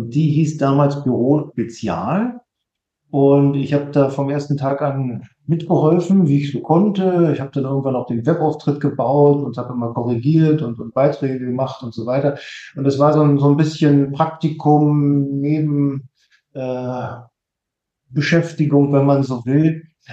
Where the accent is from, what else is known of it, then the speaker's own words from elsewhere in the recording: Germany; Also, ich bin in der DDR groß geworden.